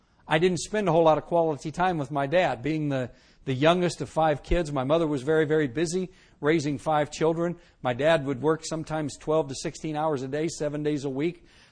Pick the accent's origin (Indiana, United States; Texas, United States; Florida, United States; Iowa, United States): Indiana, United States; Indianapolis; born there; I was born in 1946. I'm 55 years old. I'll be 56 this October. I was born in Indianapolis, Indiana.